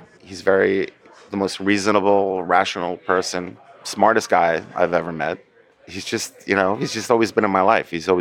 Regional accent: New Jersey, United States; I grew up in New Jersey, Bergen County, New Jersey.

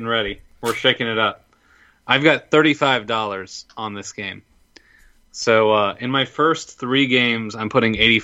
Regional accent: the South, United States; accent: southern; Well, sorry for my southern accent over here

